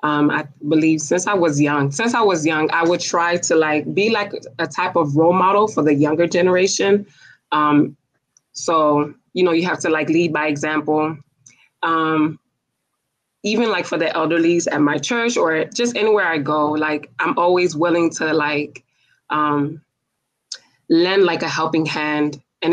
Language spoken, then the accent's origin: English; Miami, Florida, United States; I was born and raised in Miami.